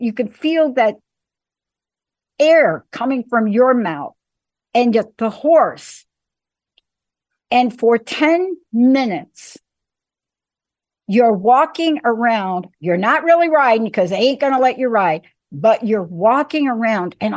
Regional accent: New York City, New York, United States; I grew up in New York, and you've heard me talk about a lot.

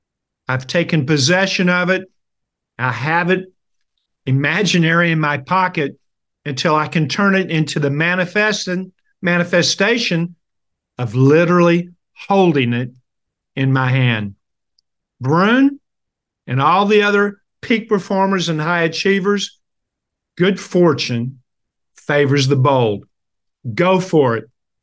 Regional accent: Ashland, Kentucky, United States; I'm from Ashland, Kentucky. Eastern Kentucky, Appalachia. And we had a steel factory, Armco Steel, when I was growing up.

